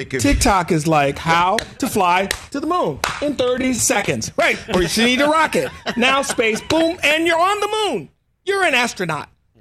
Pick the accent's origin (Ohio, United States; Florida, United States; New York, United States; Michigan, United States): Michigan, United States; Detroit; Well, you know, I'm from Detroit.